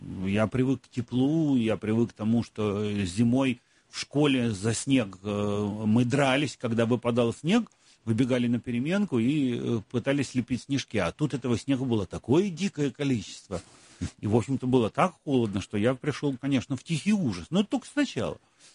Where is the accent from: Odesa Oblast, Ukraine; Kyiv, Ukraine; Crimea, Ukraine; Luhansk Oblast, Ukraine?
Crimea, Ukraine; Yalta; also born or lived in Odessa, Ukraine; и я родился в Одессе, а родители маму увезли в Ялту